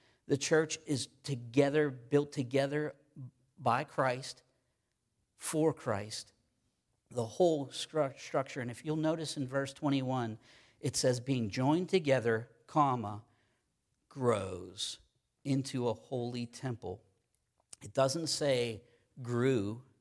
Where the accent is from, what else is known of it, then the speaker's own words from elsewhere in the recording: Ireland; And I'm a proud Irishman. I am proud. We love hard. We fight hard. We're Irish.